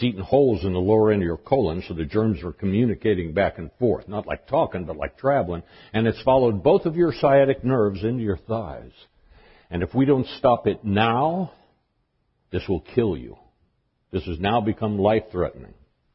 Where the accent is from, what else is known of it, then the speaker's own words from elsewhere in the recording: Seattle, Washington, United States; I grew up in Seattle. Bellevue Unity was the second Unity church I ever went to back in the late 70s.